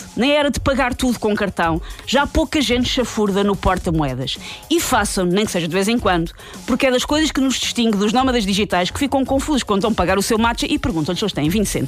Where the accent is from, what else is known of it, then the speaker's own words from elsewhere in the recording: Algueirão-Mem Martins, Lisbon, Portugal; Eu não sou de Namek, sou de Algueira Mãe Martins